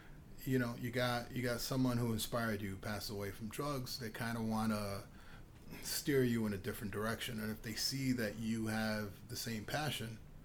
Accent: Bronx, New York, United States; I grew up in the South Bronx, and this is crack era South Bronx

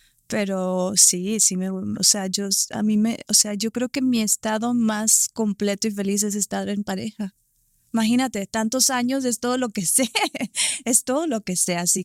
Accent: Mexico; como buena mexicana

